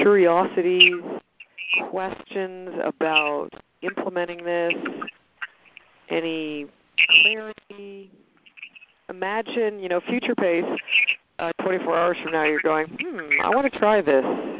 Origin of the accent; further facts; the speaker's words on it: Montreal, Quebec, Canada; born there; I was born in Montreal.